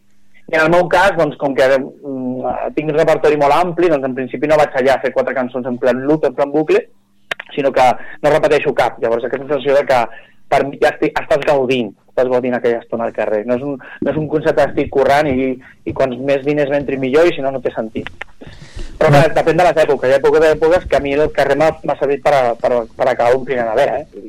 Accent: Barcelona, Catalonia, Spain; also born or lived in Logroño; jo vaig néixer a Logroño, ma mare és colombiana, però m'he criat a Barcelona, hi ha un punt, tinc com un cordó umbilical amb Llatinoamèrica molt potent.

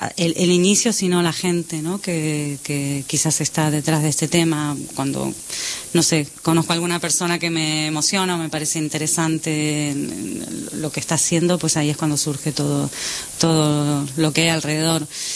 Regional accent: Argentina; moved away as an adult; now in Barcelona, Spain; vengo desde Argentina. Hace unos 10 años que estoy en Barcelona

